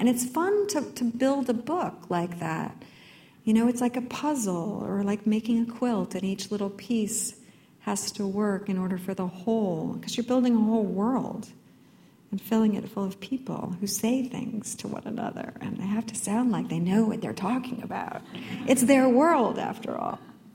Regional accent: California, United States; You know, I grew up with horses in the Central Valley in California, but I was like a cowgirl.

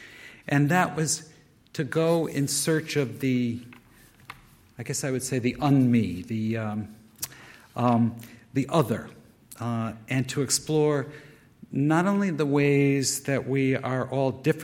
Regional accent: Norwich, Connecticut, United States; two events that I recall from my childhood in my hometown in eastern Connecticut, the town of Norwich.

